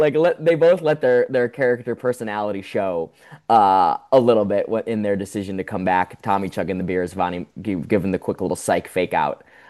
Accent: Midwest, United States; Sorry, I'm a Midwesterner, but I'm from the big city

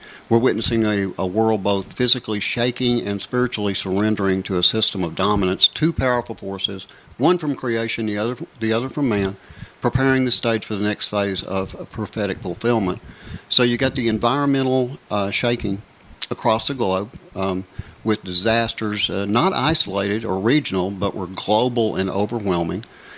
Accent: Texas, United States; also born or lived in Fort Wayne, Indiana; I'm a Texan. I was born and raised Texan, but, you know, I've been all over.

